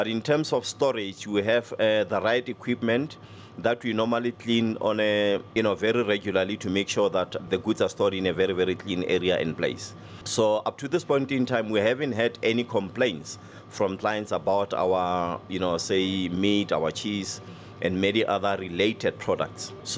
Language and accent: English; Mirrorlands, South Africa; I was born and bred in Zone 8, Mirrorlands. I'm still a resident of Zone 8, Mirrorlands.